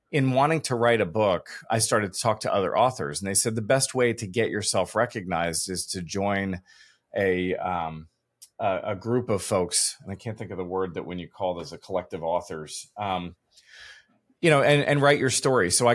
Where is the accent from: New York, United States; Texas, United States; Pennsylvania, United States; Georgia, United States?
Pennsylvania, United States; West Chester; also born or lived in Daytona Beach, Florida; I was born in Daytona Beach, Florida. My forming years were outside of Philadelphia in Westchester, Pennsylvania.